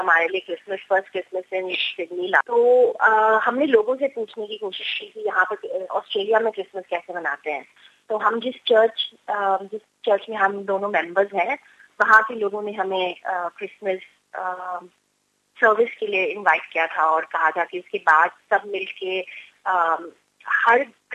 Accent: South India, India; मैं साउथ से बिलोंग करती हूँ, तो मेरी family usually lived away from south of India.

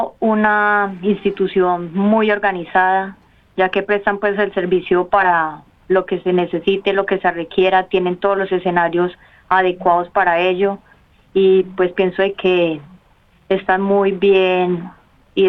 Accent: Medellín, Antioquia, Colombia; De Medellín.

